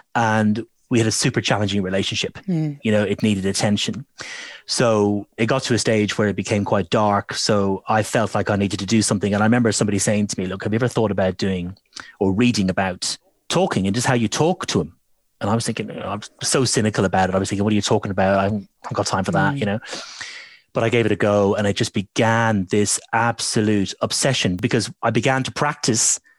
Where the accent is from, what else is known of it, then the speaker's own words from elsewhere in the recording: Ireland; I remember Ireland, being Irish, I remember Paddy's Day being cancelled.